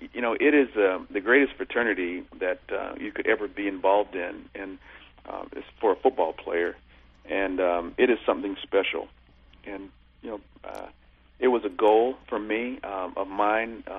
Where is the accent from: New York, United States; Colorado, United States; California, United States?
California, United States; Los Angeles; I grew up in Los Angeles, as you said at the beginning of the show.